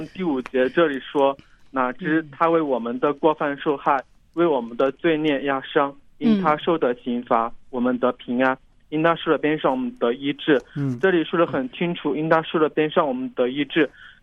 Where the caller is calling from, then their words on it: Hubei, China; 我是从湖北打来的